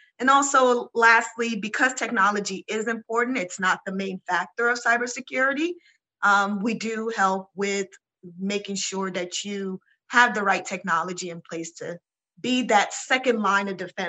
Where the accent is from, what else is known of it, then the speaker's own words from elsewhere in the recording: Nigeria; I'm Nigerian and I hate the whole Nigerian prince email